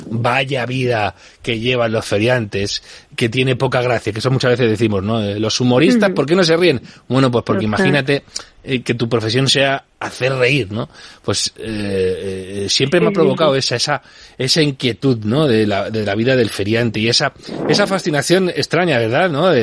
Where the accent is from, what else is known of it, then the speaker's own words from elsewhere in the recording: Alcobendas, Community of Madrid, Spain; cuando era pequeño yo deseaba que fueran las fiestas de... Yo me crié en Alcobendas